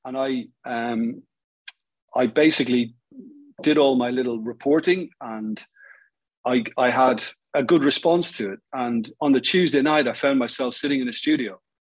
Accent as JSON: {"language": "English", "town": "Waterford", "region": "County Waterford", "country": "Ireland", "tie": "born or raised there", "also_born_or_lived": "Dublin", "moved": "yes", "said": "it began really with me moving from my hometown, Waterford, in the Republic of Ireland, to Dublin."}